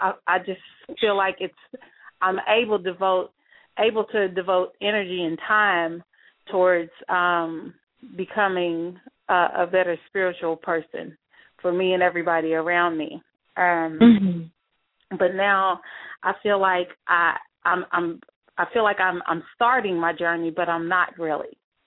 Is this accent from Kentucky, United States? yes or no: yes; Louisville, Kentucky, United States; I'm from Louisville.